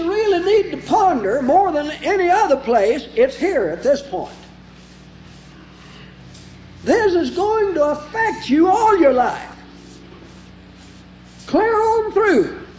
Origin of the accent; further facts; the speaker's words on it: Shawnee, Oklahoma, United States; Her mother was in my father's congregation where I grew up in Shawnee, Oklahoma.